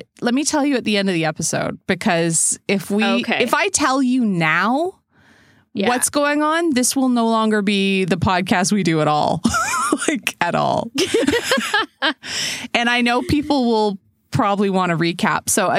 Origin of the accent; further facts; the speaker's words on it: Canada; Well, we're Canadian, so it's practically Mexico at this point.